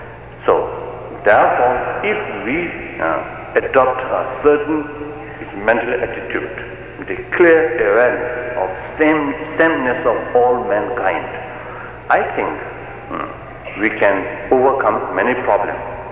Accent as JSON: {"language": "English", "region": "Tibet", "country": "China", "second_language": "English", "said": "I come from East, particularly from Tibet, some remote place, but I am a human being."}